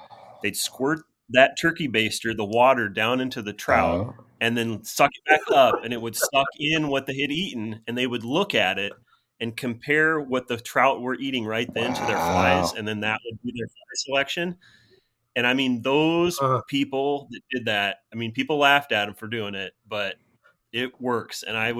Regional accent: Nebraska, United States; so where I grew up hunting in Southeast Nebraska, it is 99.9% private land.

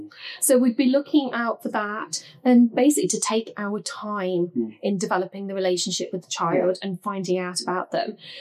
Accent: Leicester, East Midlands, United Kingdom; I'm from Leicester, so I'll say Leicester City supporters

